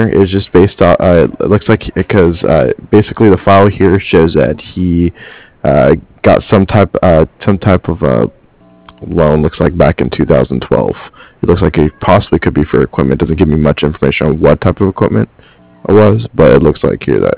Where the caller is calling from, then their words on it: Cardiff, Wales, United Kingdom; I'm calling from Cardiff.